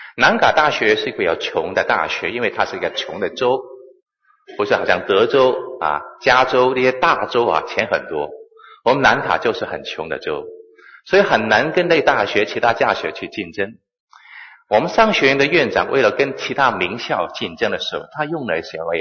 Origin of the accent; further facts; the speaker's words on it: Hong Kong; 我是在香港出生长大的。我在中学的时候信了主以后呢，就将我的生命献给神。